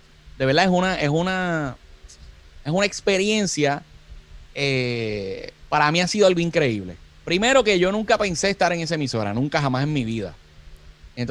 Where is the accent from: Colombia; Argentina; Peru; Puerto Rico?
Puerto Rico; Fajardo; Yo soy de Fajardo.